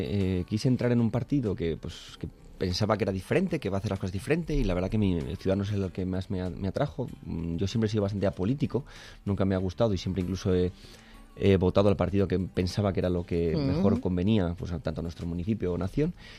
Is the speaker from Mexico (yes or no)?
no; Alcobendas, Community of Madrid, Spain; also born or lived in San Sebastián; para mí de Alcobendas es la ciudad adoptiva, porque no nací allí, nací en San Sebastián, en Guipúzcoa, pero desarrollado, pues he estudiado en los colegios de Alcobendas, he estado en la universidad allí en Alcobendas, he desarrollado negocios en Alcobendas